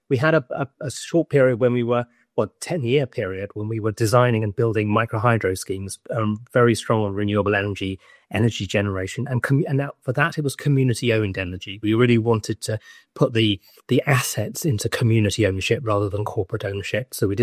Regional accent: London, United Kingdom; moved away as an adult; now in Wales; I'm a Londoner. I was born in London. I've moved to Wales 23 years ago, so I've been here a long time.

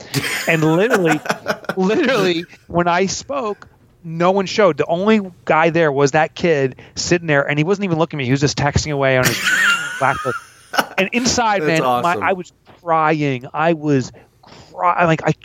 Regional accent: New York, United States; And I'm from the New York area.

